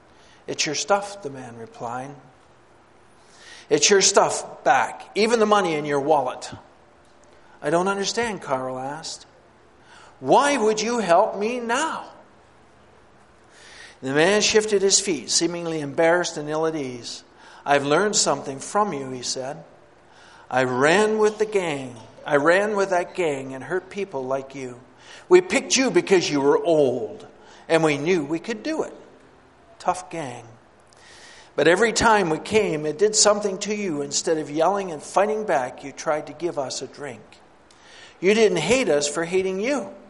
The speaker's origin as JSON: {"language": "English", "country": "Canada", "tie": "born or raised there", "said": "even growing up in Canada."}